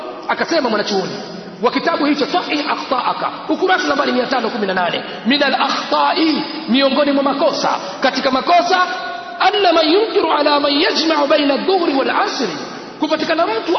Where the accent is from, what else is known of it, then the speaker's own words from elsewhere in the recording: Zanzibar, Tanzania; kilichokuwa kinatokea Zanzibar na huku ndio hivyo hivyo, maana mimi ni mtu wa Zanzibar, mvua zilikuwa kubwa sana, mafuriko, wingu jeusi haikatiki.